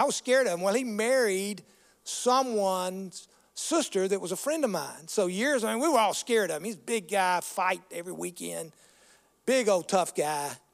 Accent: Greenville, Mississippi, United States; Well, I grew up in Greenville, Mississippi.

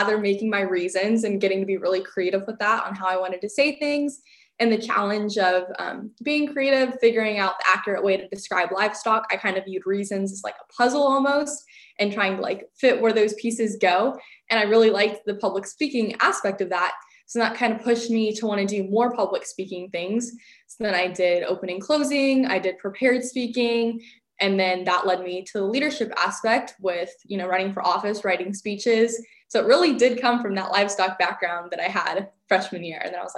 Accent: Modesto, California, United States; I'm serving as the California FFA State Treasurer. I'm from Modesto and I have been in FFA since my freshman year.

